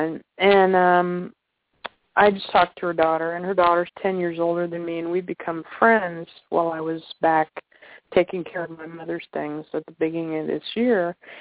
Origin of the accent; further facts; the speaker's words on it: Topeka, Kansas, United States; It's in Topeka, Kansas, which is about 8 hours from here.